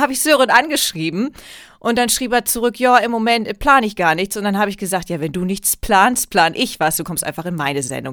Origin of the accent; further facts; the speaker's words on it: Lower Saxony, Germany; Man könnte meinen, er ist aus Ostfriesland und kommt aus meiner Heimat.